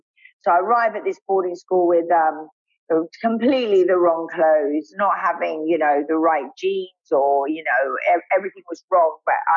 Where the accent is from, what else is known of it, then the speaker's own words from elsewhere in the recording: Guernsey; I was born and bred in Guernsey, which is an amazing island. It's 5 by 10 miles, I think.